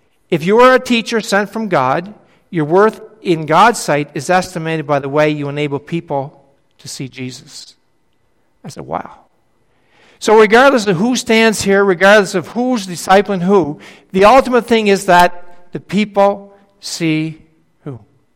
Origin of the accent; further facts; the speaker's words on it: New Brunswick, Canada; I'm from New Brunswick. Moncton is called the Hub City. I call it Monkey Town